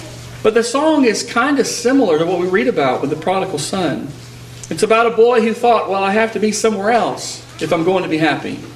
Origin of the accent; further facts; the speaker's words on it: Texas, United States; I grew up in Texas, and I remember, because we grew up in the country, but it was very flat where we lived.